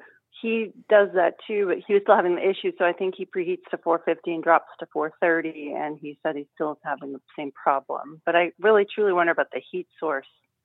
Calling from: Sherwood, Oregon, United States; Sherwood, Oregon.

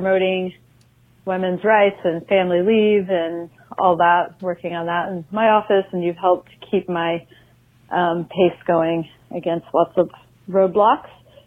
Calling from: Oregon, United States; I'm calling from Oregon.

